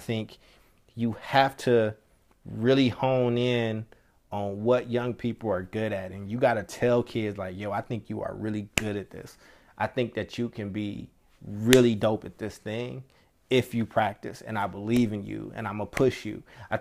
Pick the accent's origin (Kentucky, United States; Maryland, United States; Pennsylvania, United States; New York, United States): Kentucky, United States; now in California, United States; when I moved to California from Kentucky, my accent was so thick, I had to relearn how to speak